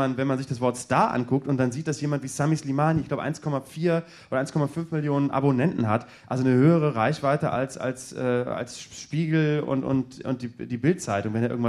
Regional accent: Bremen, Germany; als Bremer sowieso

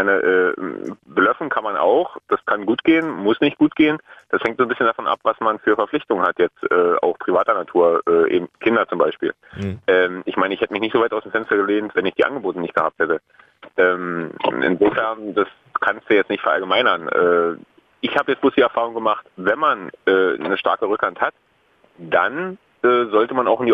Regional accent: East Germany, Germany; ich stamme hier aus dem Osten und habe damals in Stuttgart gearbeitet.

